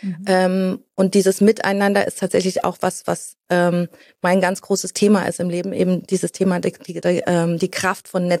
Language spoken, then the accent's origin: German; East Germany, Germany; born or raised there